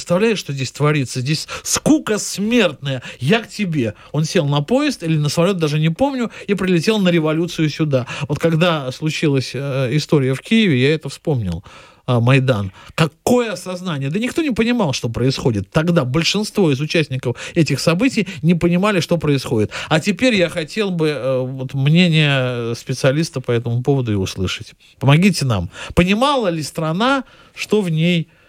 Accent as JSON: {"language": "Russian", "region": "Saint Petersburg", "country": "Russia", "said": "Знаете, вот мы петербуржцы и не знали, что Белым-то домом это здание называется"}